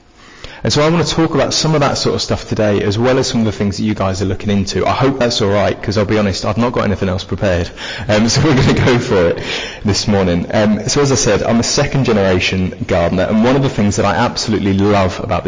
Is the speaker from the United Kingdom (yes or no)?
yes; Cambridge, East of England, United Kingdom; So my parents are both from North London, but I am not from North London. I'm from Cambridge, is where I'm from. But I've got bits of Essex, bits of North London, bits of Rotherham and bits of Lincolnshire by now.